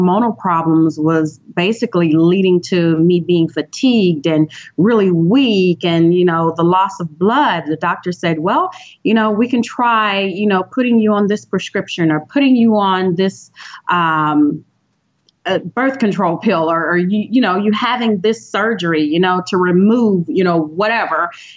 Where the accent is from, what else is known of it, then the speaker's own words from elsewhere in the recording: the South, United States; I grew up in the South. I grew up in the South where we eat rich foods, you know, rich foods that taste good.